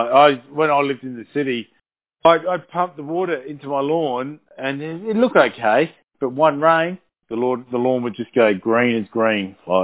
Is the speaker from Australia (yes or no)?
yes; Adelaide, South Australia, Australia; growing up in Adelaide City and everything, I just thought rainwater was disgusting.